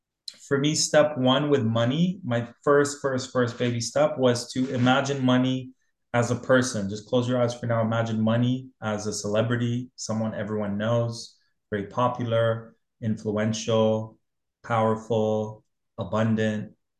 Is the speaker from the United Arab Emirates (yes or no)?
yes; Dubai, United Arab Emirates; when I grew up in Dubai